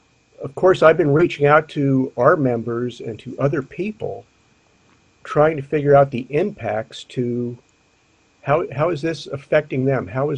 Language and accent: English; San Francisco, California, United States; I was originally from San Francisco